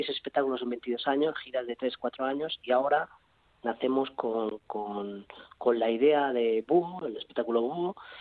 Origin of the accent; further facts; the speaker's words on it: Barcelona, Catalonia, Spain; Paco y yo somos de Barcelona, somos una compañía radicada en Barcelona